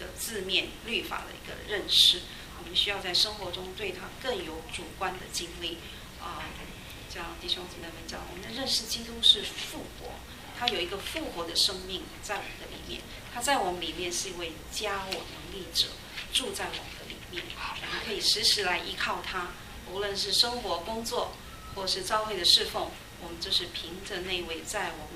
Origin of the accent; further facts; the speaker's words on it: China; 这个我们中国人真的是很保爱我们这个天然的这个传统、我们的文化。